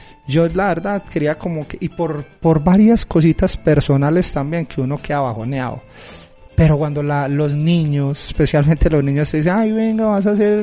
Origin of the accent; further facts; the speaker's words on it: Medellín, Antioquia, Colombia; Yo soy del morro de Moravia, yo soy de Moravia, vivo por los sectores de allá